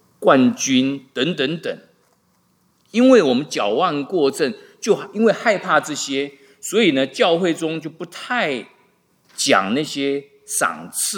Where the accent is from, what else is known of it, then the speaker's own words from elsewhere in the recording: Taiwan; 我们在中国呢，尤其我在台湾的话